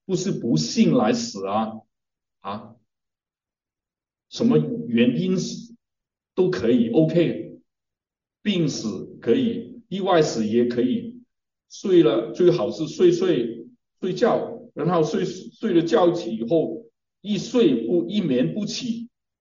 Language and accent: Chinese; Guangdong, China; 我是广东人，广东人很怕死，很怕死的